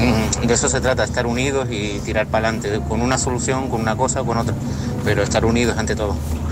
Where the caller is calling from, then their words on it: Tenerife, Canary Islands, Spain; de Tenerife.